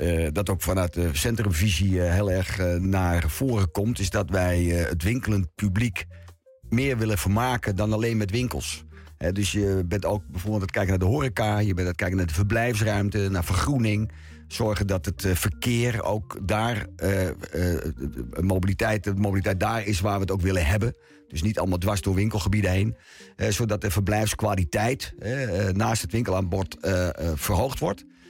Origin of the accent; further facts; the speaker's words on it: Bussum, North Holland, Netherlands; Ik ben natuurlijk geboren en getogen in Bussum.